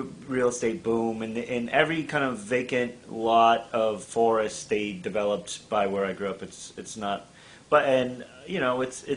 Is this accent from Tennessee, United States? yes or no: no; Florida, United States; Growing up in Florida, both of my parents are from New England.